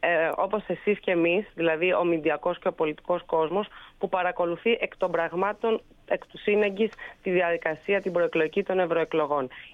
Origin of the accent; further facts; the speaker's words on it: Volos, Thessaly, Greece; Εγώ είμαι από τη Θεσσαλία, είμαι από το Βόλο.